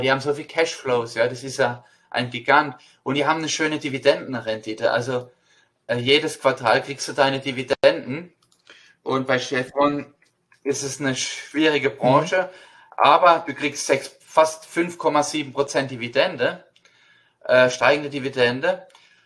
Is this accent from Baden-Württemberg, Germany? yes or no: yes; Mannheim, Baden-Württemberg, Germany; Und ich bin in Mannheim aufgewachsen